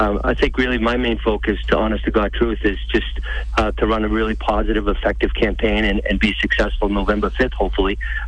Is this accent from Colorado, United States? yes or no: no; Brockton, Massachusetts, United States; That's how it was when I grew up in Brockton.